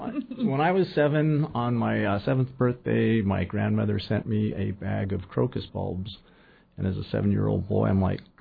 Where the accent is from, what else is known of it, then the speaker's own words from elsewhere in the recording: Wyoming, United States; I grew up in Wyoming on the high, dry prairies where the wind never stopped. Went to school in Washington.